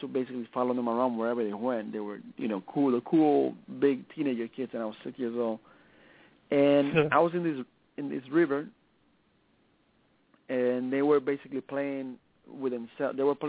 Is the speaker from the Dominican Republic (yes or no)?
yes; Dominican Republic; now in Miami, United States; So you can say that I was sort of, at the later part of my life, I was raised here in America. But Miami's awesome.